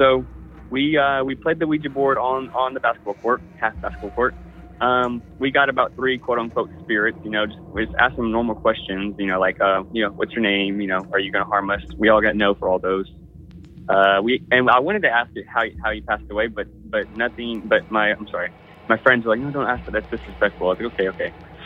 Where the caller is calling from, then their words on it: Houston, Texas, United States; relatively new listener of a few months, calling from Space City itself, Houston, Texas.